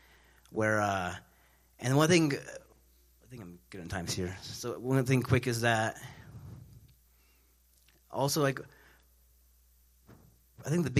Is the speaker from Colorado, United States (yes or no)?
yes; Denver, Colorado, United States; I'm from Denver